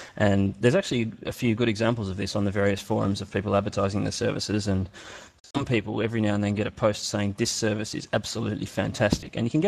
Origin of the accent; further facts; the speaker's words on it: Australia; because I'm an Australian